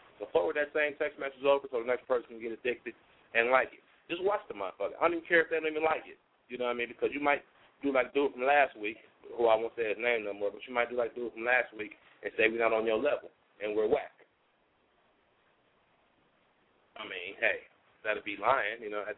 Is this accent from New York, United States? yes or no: yes; New York, United States; I'm from Rockin', New York. I'm from Rockin' right over the Tappan Zee Bridge, 20 minutes